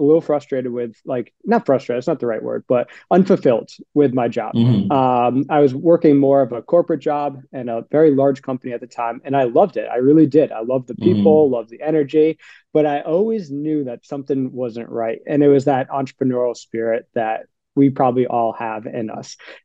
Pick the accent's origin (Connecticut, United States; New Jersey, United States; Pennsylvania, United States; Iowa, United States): Connecticut, United States; Avon; I'm from Avon, Connecticut, and I'm one of the partners here at Hemp Honey